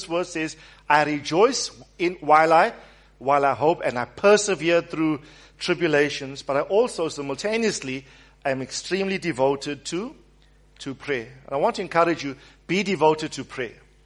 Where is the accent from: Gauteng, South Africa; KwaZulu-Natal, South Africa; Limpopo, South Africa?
KwaZulu-Natal, South Africa; Wentworth; I grew up in Wentworth, some use of a body of slang there, right?